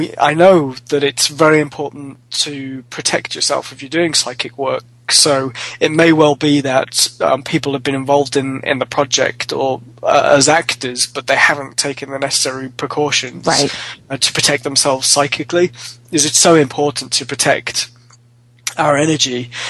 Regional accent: Wales, United Kingdom; I was brought up in North Wales

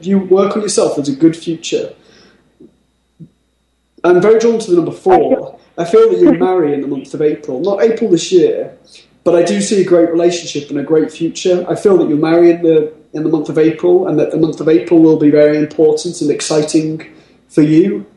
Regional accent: Tennessee, United States; the next call is from my home state, Tennessee

